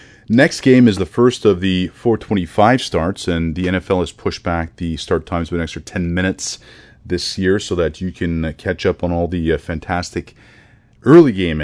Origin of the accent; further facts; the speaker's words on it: Canada; See, I'm Canadian, so I'm not afraid to call my shot.